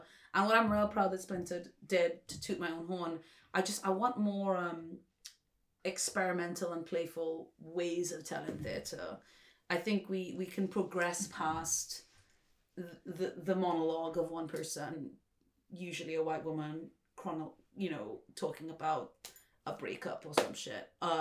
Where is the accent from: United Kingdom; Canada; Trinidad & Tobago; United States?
Trinidad & Tobago; what I grew up making in Trinidad, like super political theatre